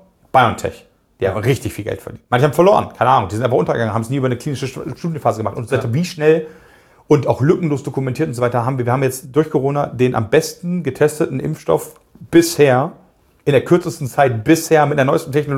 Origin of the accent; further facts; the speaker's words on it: Cologne, North Rhine-Westphalia, Germany; ich bin Kölner, ja